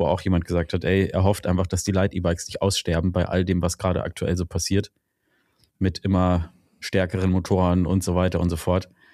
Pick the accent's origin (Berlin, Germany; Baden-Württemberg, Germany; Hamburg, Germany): Baden-Württemberg, Germany; ich komme ja aus dem Markgräflerländle